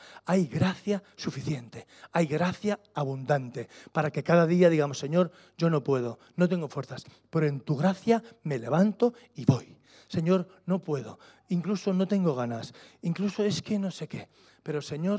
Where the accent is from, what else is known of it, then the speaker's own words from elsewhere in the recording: Spain; nosotros, los españoles, no es que nosotros lo... Es que así lo hacemos en mi tierra.